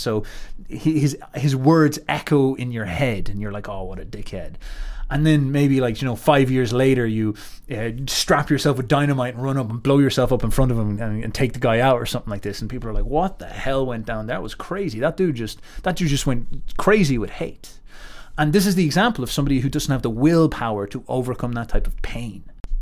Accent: Ireland; You know, me as the Irish person, I can't sit around bickering about the famine.

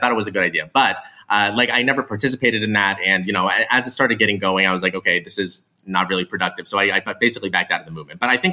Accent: Mesa, Arizona, United States; I grew up among Mormons in Mesa, Arizona. I grew up seeing how they would react when people would, frankly, treat them like shit.

